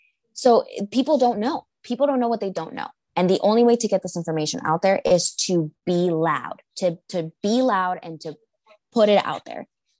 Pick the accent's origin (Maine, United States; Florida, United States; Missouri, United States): Florida, United States; Miami; moved away as an adult; Now, I lived in Miami. I grew up in Miami. I lived in Miami most of my life. And it wasn't until about the age of, I think, 18 or 19 that I moved out of South Florida.